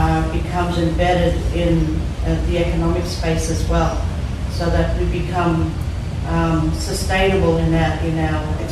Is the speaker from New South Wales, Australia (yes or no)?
no; Yarrabah, Queensland, Australia; I'm from Yarraba